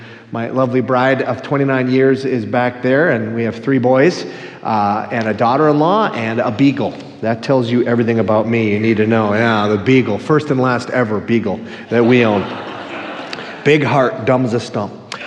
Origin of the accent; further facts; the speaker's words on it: Minnesota, United States; I'm from the Iron Range, we don't do this, this is weird.